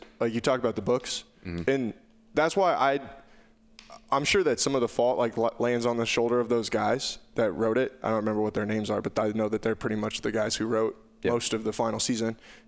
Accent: Iowa, United States; told him I was from Southwest Iowa

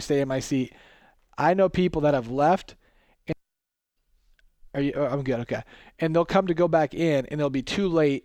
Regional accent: Johnston, United States; I am from Johnston.

